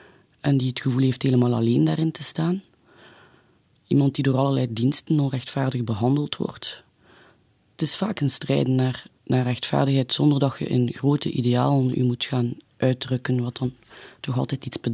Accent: Deurle, Flanders, Belgium; We zijn opgegroeid in Deurle, waar toen net een aantal jonge gezinnen ook woonden met kinderen van onze leeftijd.

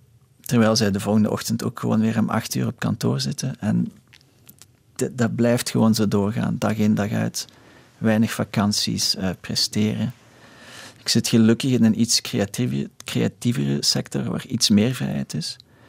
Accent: Overpelt, Flanders, Belgium; now in Tokyo, Japan; zo hetzelfde als waar ik opgroeide in Limburg, in Overpelt.

